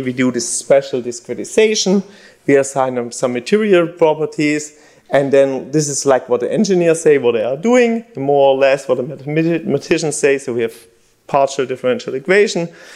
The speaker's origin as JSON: {"language": "English", "town": "Stuttgart", "region": "Baden-Württemberg", "country": "Germany", "second_language": "English", "said": "I'm from Stuttgart, and I'm originally from Stuttgart. This is in Baden-Württemberg, close to France."}